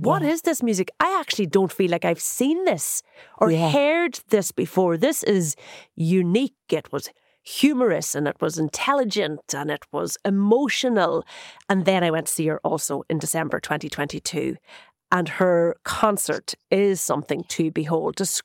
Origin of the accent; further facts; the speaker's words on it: Ireland; He knew I loved country music and he knows I'm Irish.